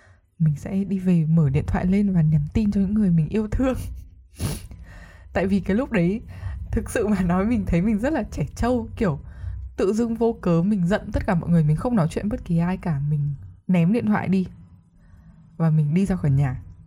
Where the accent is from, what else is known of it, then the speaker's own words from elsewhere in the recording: Hanoi, Vietnam; Đấy là điều tất nhiên vì mình lớn lên ở Hà Nội. Và xung quanh mình toàn các bạn ở Hà Nội, nên mình yêu dai Hà Nội là đúng.